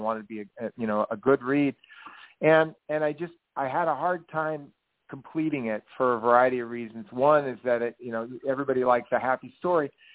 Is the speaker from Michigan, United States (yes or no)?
no; Portland, Oregon, United States; born there; I was born in Portland, the town she called.